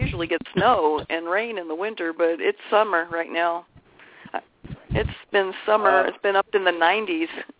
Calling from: Yucaipa, California, United States; I am in Yucaipa, California, which is a very small town in the foothills of the San Bernardino Mountains between L.A. and Palm Springs.

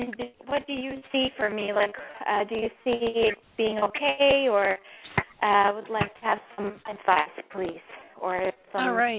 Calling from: New York, United States; I'm calling from New York.

